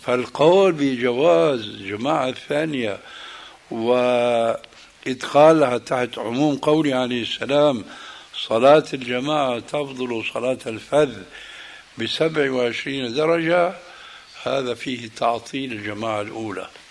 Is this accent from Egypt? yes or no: no; Damascus, Damascus Governorate, Syria; وأنا ربيت في دمشق